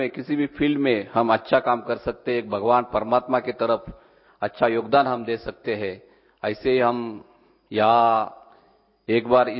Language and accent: Hindi; Mahabaleshwar, Maharashtra, India; मेरे गांव महाबलेश्वर सातारा डिस्ट्रिक्ट महाराष्ट्र में जहाँ आता है मेरे गांव